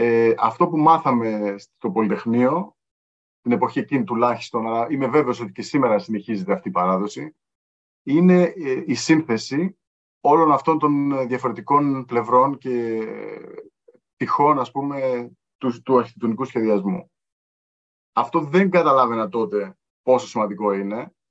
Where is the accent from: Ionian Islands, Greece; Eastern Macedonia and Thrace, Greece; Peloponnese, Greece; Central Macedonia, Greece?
Peloponnese, Greece; Kalamata; also born or lived in Athens; Το 1996, στην Αθήνα πρώτη φορά, διότι κατάγομαι από την Καλαμάτα, από τη Μεσσηνία